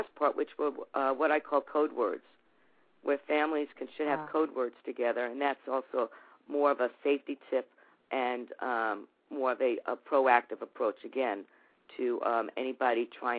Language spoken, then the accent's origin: English; New York, United States; And basically, I'm from New York originally and from the suburbs.